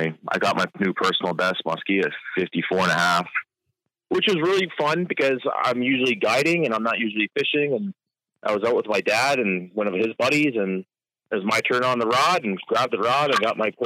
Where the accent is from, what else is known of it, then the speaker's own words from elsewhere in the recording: Canada; I'm a Canadian.